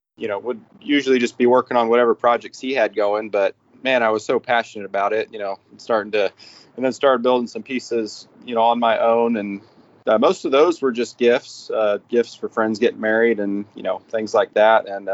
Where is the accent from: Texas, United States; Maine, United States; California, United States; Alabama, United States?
Texas, United States; I grew up down near San Antonio, actually closer to Bernie. Out in the hill country.